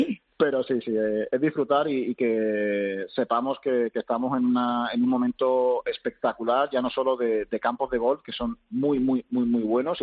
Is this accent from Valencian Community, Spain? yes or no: no; Cádiz, Andalusia, Spain; ya sabéis que soy muy gaditano